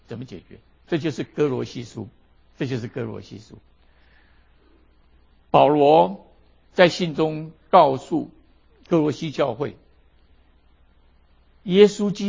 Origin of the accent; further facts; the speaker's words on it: China; 跟我们中国人非常的像，非常的像